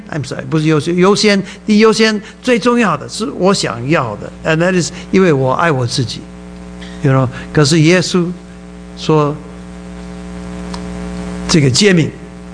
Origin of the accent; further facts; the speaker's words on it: Taiwan; accent: Taiwanese Mandarin; 我每次讲中文，我有点，我就失去，我就没有自信心，因为我的台湾国语